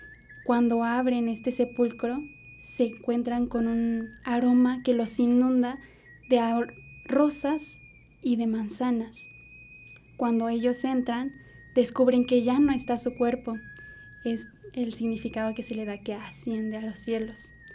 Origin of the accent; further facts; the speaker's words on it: Milpa Alta, Mexico City, Mexico; Y el día de hoy tengo la fortuna de representar a mi pueblo, a mis bellas raíces, Villa Milpa Alta